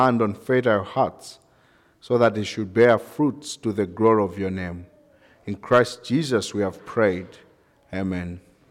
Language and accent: English; Malawi; we are from Malawi, the southern part of Africa